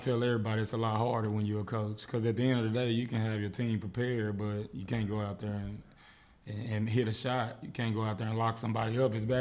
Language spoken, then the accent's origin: English; Duncanville, Texas, United States; also born or lived in Dallas; I was born in Dallas, of course, and then I've been living in Duncanville pretty much my whole life.